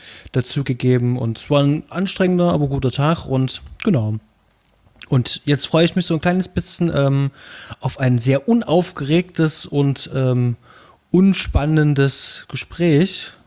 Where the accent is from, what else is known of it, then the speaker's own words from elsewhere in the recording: Leipzig, Saxony, Germany; Das ist irgendwo hinten bei uns in Leipzig, im Leipziger Osten.